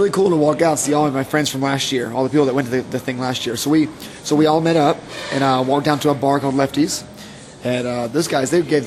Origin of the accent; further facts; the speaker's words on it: Jacksonville, Florida, United States; It was 2.5 hours late, and that was in Jacksonville, my hometown.